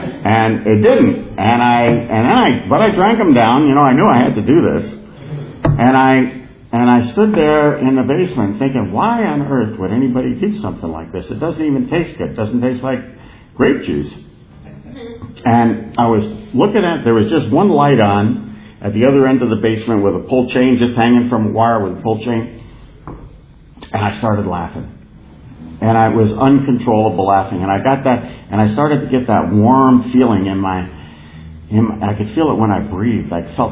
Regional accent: New Jersey, United States; I'm from Soprano land. I'm from the part of New Jersey that The Sopranos come from.

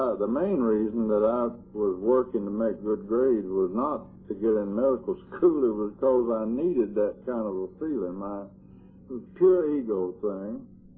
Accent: Montgomery, Alabama, United States; I grew up in Montgomery, and I was pretty much of a loner from an early age

